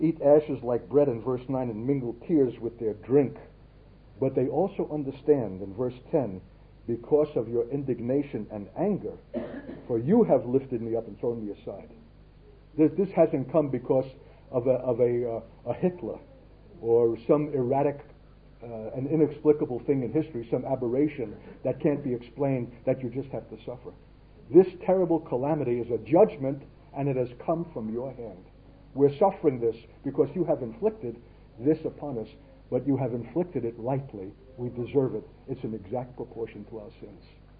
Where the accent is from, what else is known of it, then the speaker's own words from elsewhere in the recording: Brooklyn, New York, United States; born there; It's only a fluke I'm born in Brooklyn, that I'm wearing an American uniform, that I'm Jewish